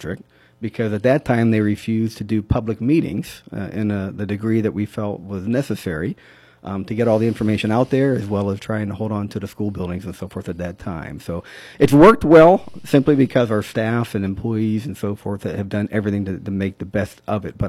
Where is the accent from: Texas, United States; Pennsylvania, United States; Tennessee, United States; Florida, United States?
Pennsylvania, United States; raising my kids in Beaver County and growing up in Allegheny County, the middle school concept was not a new concept by any means.